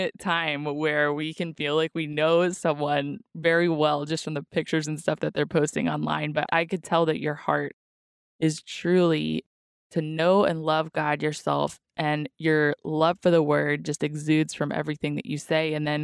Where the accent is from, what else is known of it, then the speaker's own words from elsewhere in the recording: Texas, United States; Well, we're originally from Texas, so we have that overlap.